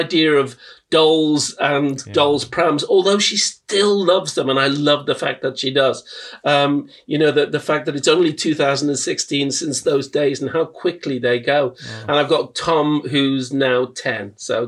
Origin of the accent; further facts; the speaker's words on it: Liverpool, North West England, United Kingdom; I'm from Liverpool, working class Liverpool. So it was Sunday dinner while my dad was out at the pub having his three or four pints on a Sunday afternoon with his mates.